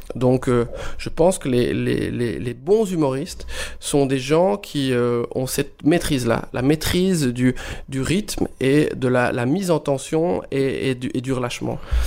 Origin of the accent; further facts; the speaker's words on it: Wallonia, Belgium; Chez nous, en Wallonie, on a tendance à ou comparer à la France directement